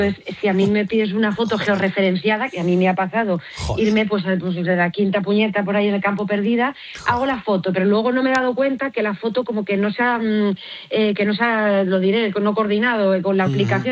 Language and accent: Spanish; Castilla-La Mancha, Spain; yo soy toledana, la provincia de Toledo, pues bueno, hay pueblos pequeñitos